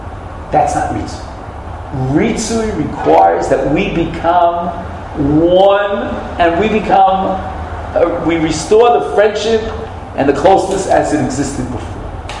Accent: Flatbush, New York, United States; It's like my father's shul when I was raised in Flatbush.

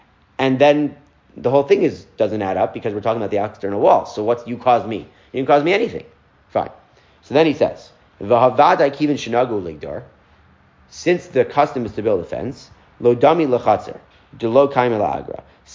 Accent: Lawrence, New York, United States; So when I grew up in Lawrence, in the house that my parents raised me in, so a couple years before my parents ultimately moved to a different part of Lawrence, they built a shul across the street.

